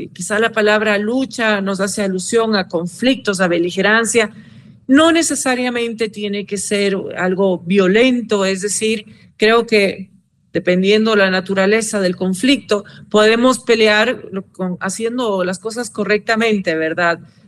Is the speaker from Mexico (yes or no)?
no; Ecuador; y que los ecuatorianos, como los latinoamericanos, en general los buenos, somos más que los malos